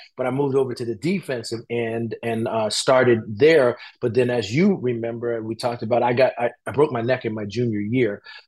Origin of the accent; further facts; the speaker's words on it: Newark, New Jersey, United States; We wound up, you know, raising family up in New Jersey. So I'm from Newark, New Jersey.